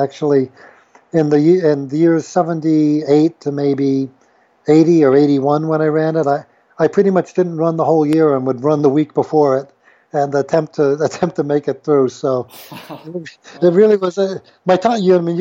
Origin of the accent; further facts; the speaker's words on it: New York City, New York, United States; I went around the reservoir because I grew up in Manhattan.